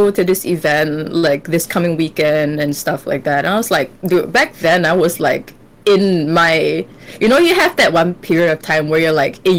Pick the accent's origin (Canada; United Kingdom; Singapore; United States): Singapore; I am a cosplayer from Singapore.